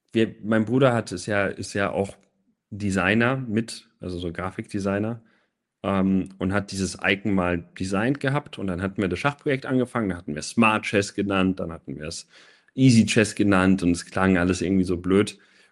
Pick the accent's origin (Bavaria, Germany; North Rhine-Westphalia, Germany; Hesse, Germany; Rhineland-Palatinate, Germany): Bavaria, Germany; Munich; born there; now in Berlin, Germany; Also ich bin in München geboren und habe früher lange für Münchner Verein gespielt oder Münchner Vorortsverein und seit 14 Jahren jetzt in Berlin und spiele für Empor Berlin.